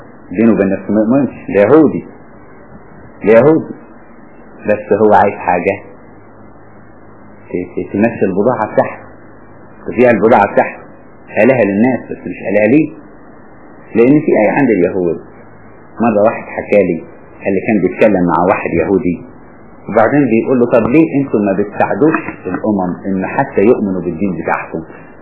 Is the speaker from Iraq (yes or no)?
no; Egypt; كان غالبية السياخ هنا عندنا في مصر يهود.